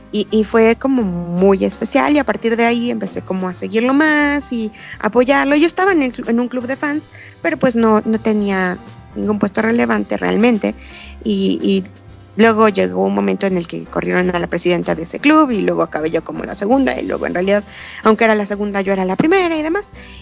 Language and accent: Spanish; Mexico City, Mexico; vivo y soy de la Ciudad de México.